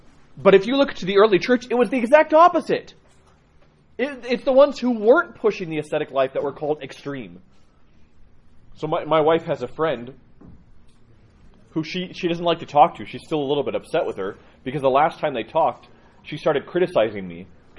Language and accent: English; California, United States; now in Salt Lake City, United States; no one goes to Salt Lake here to go to the beach, from what I understand, but I grew up in California